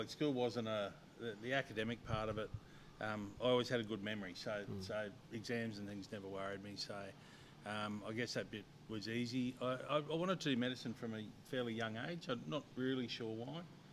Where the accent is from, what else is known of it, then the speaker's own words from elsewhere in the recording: Brisbane, Queensland, Australia; also born or lived in Rockhampton; I was born in Rockhampton, 52 plus years ago now. Wasn't there long, grew up in Brisbane and went to school in Brisbane and I had all my junior years here